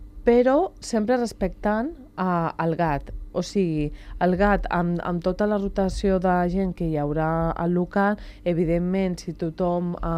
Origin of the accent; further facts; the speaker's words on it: Barcelona, Catalonia, Spain; jo sóc de Barcelona, visc allà, però he treballat molt de temps aquí a Sant Cugat.